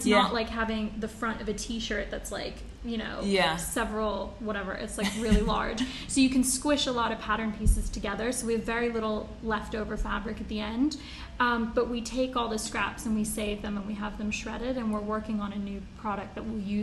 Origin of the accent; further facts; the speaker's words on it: United States; I grew up in the States